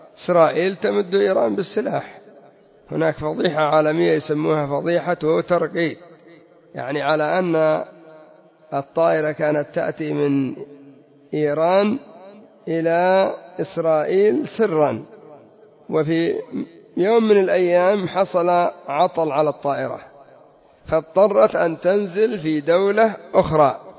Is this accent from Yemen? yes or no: yes; Yemen; هذا عندنا في اليمن من غير العذاب الأليم الذي يكون في سجونهم